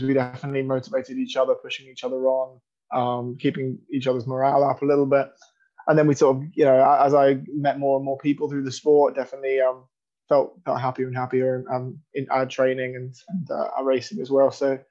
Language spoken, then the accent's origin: English; London, United Kingdom; now in Cambridge, United Kingdom; I grew up in Lewisham and then Greenwich in southeast London.